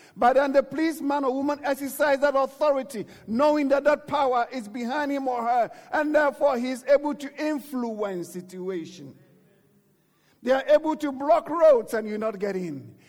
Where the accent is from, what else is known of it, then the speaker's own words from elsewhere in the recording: United Kingdom; I'm British, right? So I love Britain.